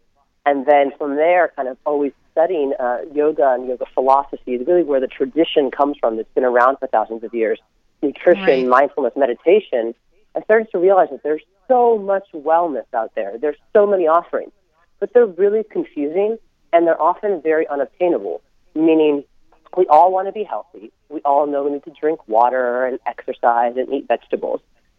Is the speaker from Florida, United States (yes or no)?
no; California, United States; I grew up in California, a major athlete my whole life, running about 60 miles a week